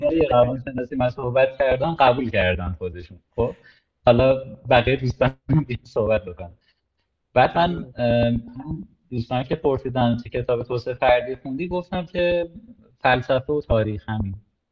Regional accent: Tehran, Tehran Province, Iran; moved away; حالا من از تهران پاشدم اومدم

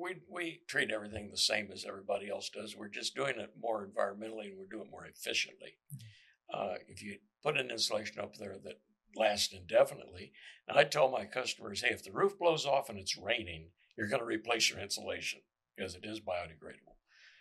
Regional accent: Amarillo, Texas, United States; I'm from Amarillo. The average rainfall in Amarillo is about 19 inches.

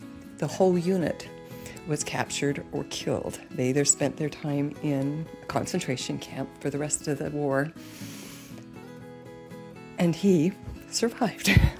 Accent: Sandy, Utah, United States; I am from Sandy, Utah, and I would like to tell the story of my dad.

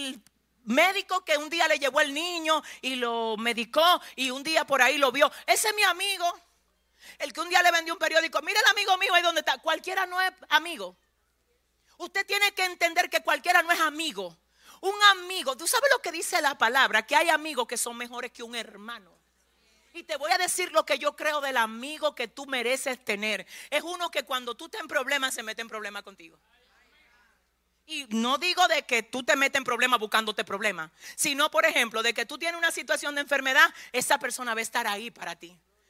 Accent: Sabana Perdida, Santo Domingo, Dominican Republic; Ustedes que me conocen desde donde yo vengo de Sabana Perdida. Yo vengo de estar allá cruzando un puente entre Villamella y Sabana, Los Minas.

